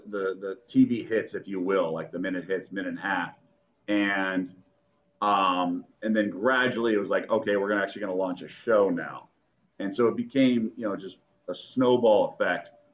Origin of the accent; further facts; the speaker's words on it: Las Vegas, Nevada, United States; I mean, people knew I came from Vegas, but I was trying to be, the next Steve Levy or whatever